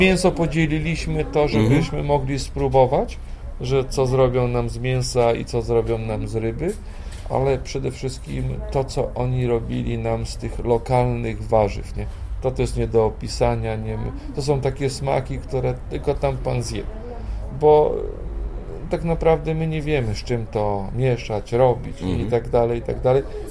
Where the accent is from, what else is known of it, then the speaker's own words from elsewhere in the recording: Giżycko, Warmian-Masurian Voivodeship, Poland; jestem człowiekiem z Giżycka, to żeglarstwo mam gdzieś tam, powiedzmy, we krwi.